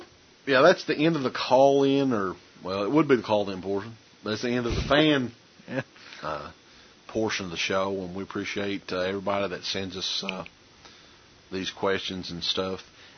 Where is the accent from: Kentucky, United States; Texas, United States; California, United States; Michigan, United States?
Kentucky, United States; accent: Southern twang; where we're from the South, we're from Eastern Kentucky, that people would listen, that people would put up with the Southern twang